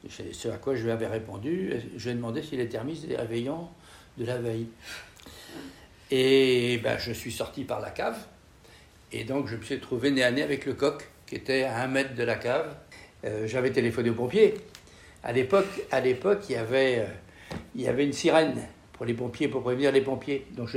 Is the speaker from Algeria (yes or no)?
no; Châteaugiron, Brittany, France; born there; je suis né à Château-Giron le 8 décembre 1942 en pleine guerre.